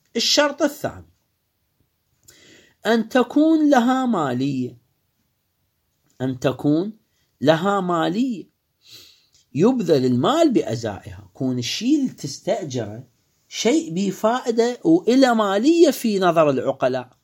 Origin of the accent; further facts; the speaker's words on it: Iraq; شايفين اكو محلات عندنا في بغداد شايفها اني في الحله باب المشهد